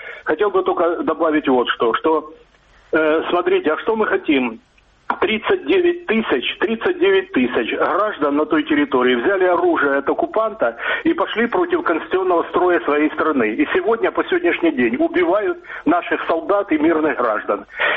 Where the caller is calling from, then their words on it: Dnipro, Dnipropetrovsk Oblast, Ukraine; Я из города Днепр